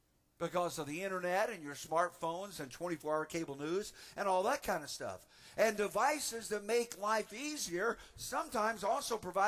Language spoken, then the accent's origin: English; Indiana, United States; It was a novel to me because where I grew up in Indiana, we had a blackboard.